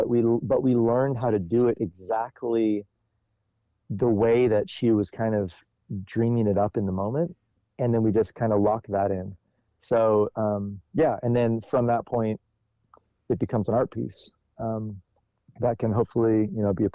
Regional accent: Grass Valley, California, United States; So we chose the area where I actually was raised as well. I was raised around the Grass Valley area.

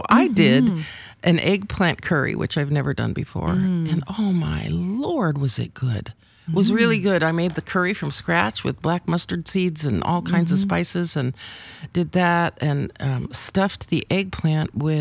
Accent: Wigan, North West England, United Kingdom; If I say I'm from Wigan, someone will say, oh, you're a pie eater.

